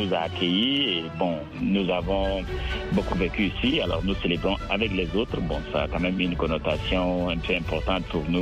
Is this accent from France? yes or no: no; Chad; now in Utah, United States; je suis tchadien d'origine, mais je suis citoyen américain depuis 2009. Je suis à Utah, à l'ouest des États-Unis.